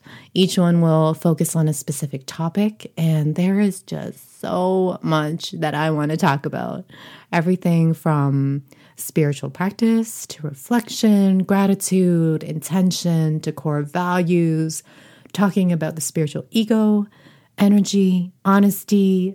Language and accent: English; Toronto, Ontario, Canada; now in Vancouver, Canada; I am a 35-year-old second-generation Korean-Canadian. I'm currently in Vancouver, but I am originally from Toronto, born and raised.